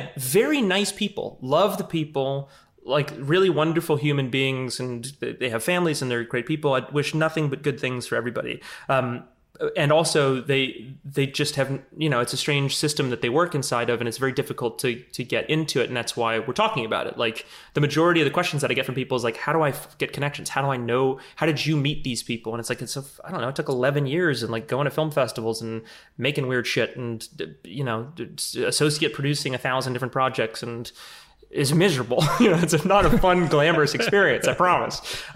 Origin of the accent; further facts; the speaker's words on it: New Orleans, Louisiana, United States; She comes from New Orleans. I'm from New Orleans.